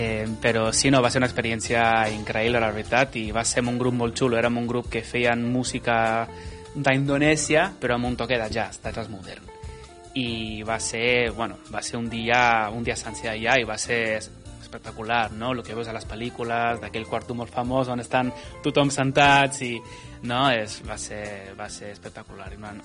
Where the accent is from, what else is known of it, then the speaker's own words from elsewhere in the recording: Catalonia, Spain; also born or lived in United States / China / Switzerland / Singapore; una manera de fer un homenatge a la meva cultura, d'on soc i de la meva gent, va ser fent un arranjament dels … no?, de l'